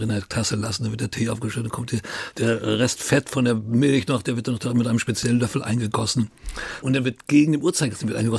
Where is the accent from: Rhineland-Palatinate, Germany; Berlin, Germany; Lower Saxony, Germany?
Lower Saxony, Germany; Ich bin in Friesland geboren. Ich bin da 20, habe da 20 Jahre gelebt. Meine ganze Jugend habe ich da verbracht.